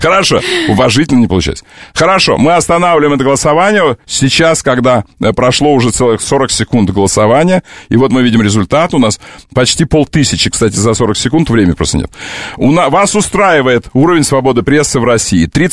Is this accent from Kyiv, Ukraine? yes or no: no; Crimea, Ukraine; born there; А я родился в Крыму.